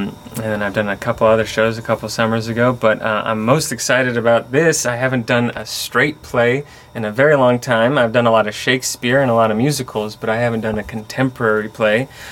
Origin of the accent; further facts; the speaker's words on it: Albania; English is a second language; moved away as an adult; now in United States; I'm from Albania. I came to the United States in 94, shortly after communism had fallen in Albania, and I didn't know a word of English, and then I learned it eventually, and I became a naturalized citizen 2 years ago